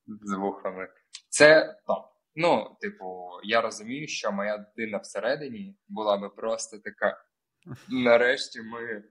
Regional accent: Mykolaiv, Mykolaiv Oblast, Ukraine; Я з Миколаєва їздив у Київ, щоб купити офіційні диски

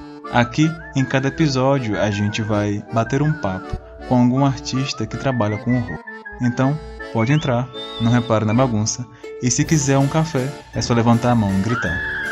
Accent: Piauí, Brazil; eu sou do Piauí, né? Então eu não conheço muitas praias do Ceará.

